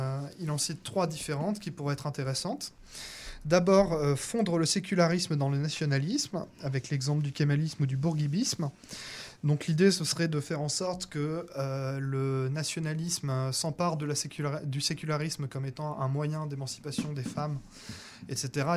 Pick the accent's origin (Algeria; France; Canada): Algeria; je suis algérien, donc je suis musulman.